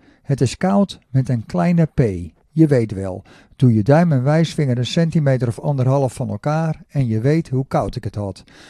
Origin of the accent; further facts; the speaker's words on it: Warmond, South Holland, Netherlands; Ja, ik kom natuurlijk oorspronkelijk uit Warmond en ik heb die winters 85, 86, 87 daar meegemaakt.